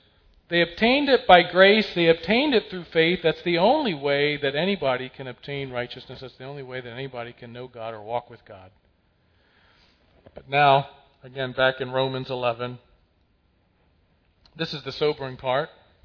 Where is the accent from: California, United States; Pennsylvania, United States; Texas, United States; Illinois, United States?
Pennsylvania, United States; Lancaster; I'm from Amish country, as you know, Lancaster, Pennsylvania